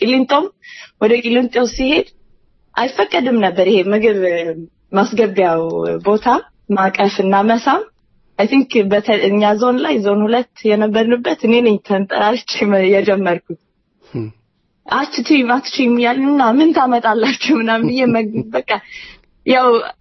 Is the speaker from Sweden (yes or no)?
yes; Sweden; መጀመሪያ እኔ ያው ስዊድን ተወልጄ ነው ያደኩትና ኢትዮጵያ በአባቴ ብዝና እዛ ያሉኝ ቤተሰብ ምክንያት ነው ብዙ የሚሄደውና በደስታ ብቻ ነው ማውቀው።